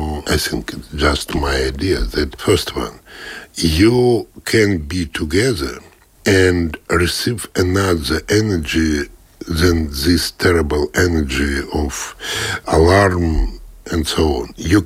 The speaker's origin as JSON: {"language": "English", "country": "Russia", "tie": "born there", "second_language": "English", "said": "Also in Ukraine, and I was born in Russia"}